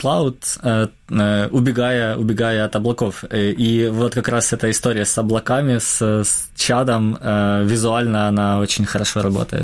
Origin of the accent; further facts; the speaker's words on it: Donbas, Ukraine; А я вырос на Донбассе, поэтому логичным было вернуться и делать материал